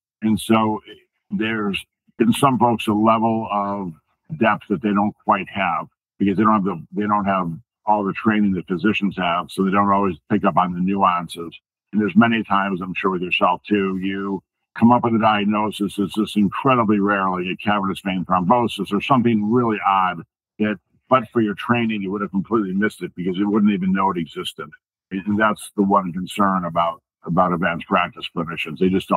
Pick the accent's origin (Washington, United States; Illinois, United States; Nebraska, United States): Illinois, United States; Chicago; I'm adopted. So birth parents are from Iowa. I grew up in Chicago area.